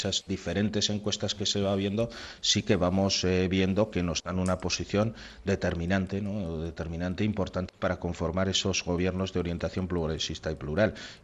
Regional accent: Navarre, Spain; como navarro, y yo me siento muy navarro

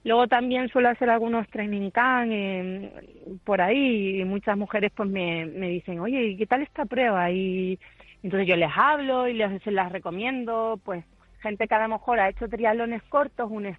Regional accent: Canary Islands, Spain; now in Vitoria, Spain; Porque es estar en casa, aunque soy canaria, pero llevo mucho tiempo viviendo en Vitoria.

